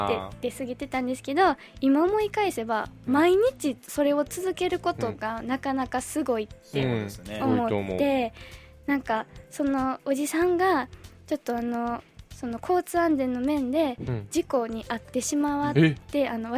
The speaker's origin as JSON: {"language": "Japanese", "region": "Shiga", "country": "Japan", "said": "私も滋賀のまあ真ん中らへんなんで結構雪もすごくて、"}